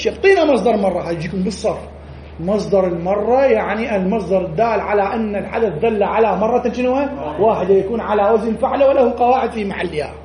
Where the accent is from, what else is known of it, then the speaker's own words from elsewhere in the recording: Iraq; ما عنده شعر يسمونه أقرع عندنا بالعراق باللهجة العامية.